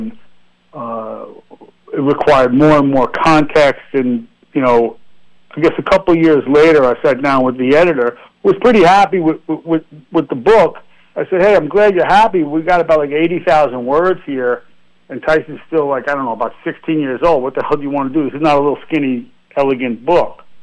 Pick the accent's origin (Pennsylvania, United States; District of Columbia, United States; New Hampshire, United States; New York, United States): New York, United States; New York City; now in Santa Monica, United States; I grew up in New York City, where I am now.